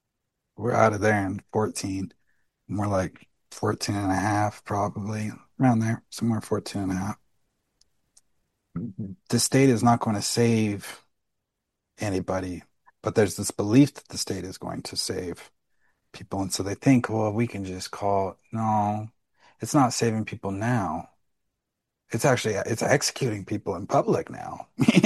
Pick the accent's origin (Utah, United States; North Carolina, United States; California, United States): Utah, United States; I grew up in Utah and the police here are fantastic, largely due to the culture here.